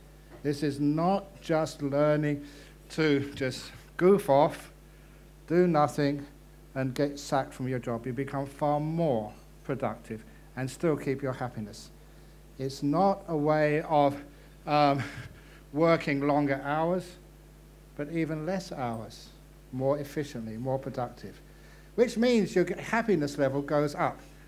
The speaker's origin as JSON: {"language": "English", "region": "London", "country": "United Kingdom", "tie": "born or raised there", "said": "when I was a young man growing up in London, a very, very busy city, a concrete jungle certainly."}